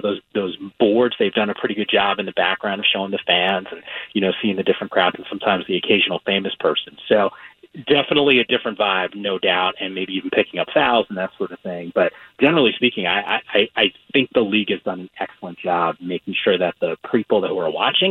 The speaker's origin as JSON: {"language": "English", "region": "Northeast", "country": "United States", "tie": "born or raised there", "said": "So I grew up in the Northeast, and I was a Knicks fan."}